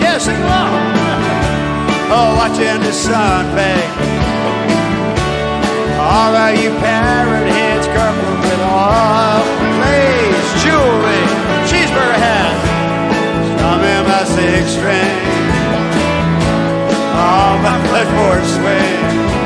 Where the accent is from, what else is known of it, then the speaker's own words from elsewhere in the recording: Pascagoula, Mississippi, United States; Well, I come from Pascagoula